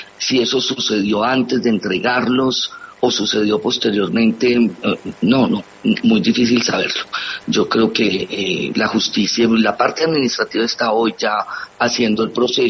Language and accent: Spanish; Colombia; es mi responsabilidad como ciudadana colombiana